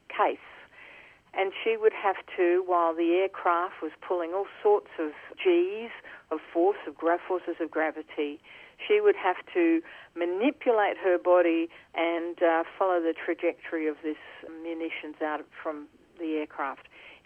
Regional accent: Brisbane, Queensland, Australia; also born or lived in Sydney / Adelaide / Melbourne / Perth; of Australia with postings around Sydney, Adelaide, Melbourne, Perth, and also into Brisbane, which was my hometown.

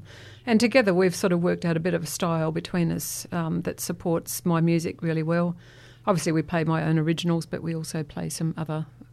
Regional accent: Sydney, New South Wales, Australia; moved away as an adult; also born or lived in Walker; now in Barossa, Australia; I was born in New South Wales in a little tiny town called Walker, up in the northern tablelands of near Tamworth.

